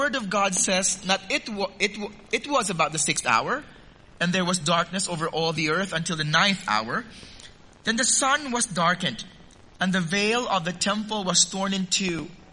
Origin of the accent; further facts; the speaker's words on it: Philippines; Growing up in the Philippines